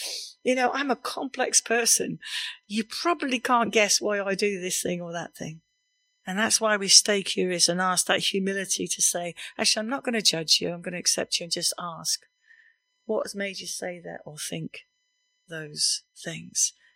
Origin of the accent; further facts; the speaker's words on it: United Kingdom; We just don't do that because we're very British.